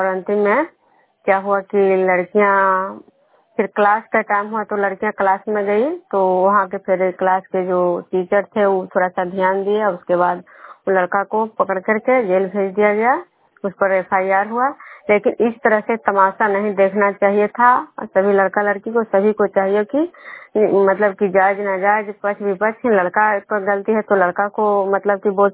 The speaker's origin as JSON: {"language": "Hindi", "town": "Vishnupur", "region": "Bihar", "country": "India"}